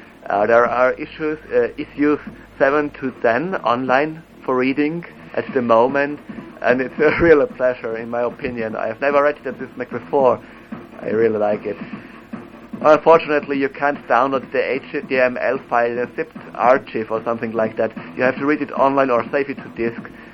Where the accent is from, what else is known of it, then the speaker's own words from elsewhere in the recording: Austria; I'm also a foreign singer, and I'm from Austria.